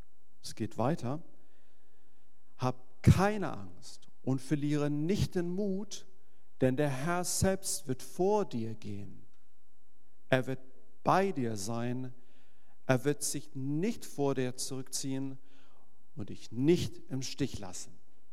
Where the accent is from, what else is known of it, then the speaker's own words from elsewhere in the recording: Sweden; German is a second language; Ich als Schwede sage, plötzlich, hört sich ganz komisch an für einen Schwede